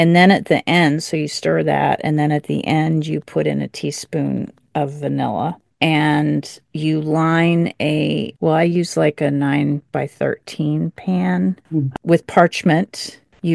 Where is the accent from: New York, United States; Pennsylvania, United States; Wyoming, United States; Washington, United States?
Pennsylvania, United States; Chestnut Hill; which is the town over from Chestnut Hill, Pennsylvania, where Bootie and I grew up.